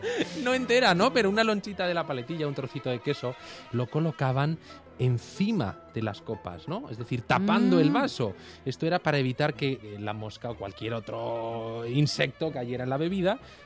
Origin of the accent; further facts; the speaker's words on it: Madrid, Community of Madrid, Spain; yo que soy de Madrid, que ya conozco la Plaza Mayor, todo lo que se puede conocer de Madrid